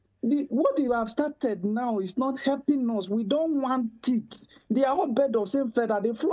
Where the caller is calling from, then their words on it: Germany; Yeah, I'm calling from Germany.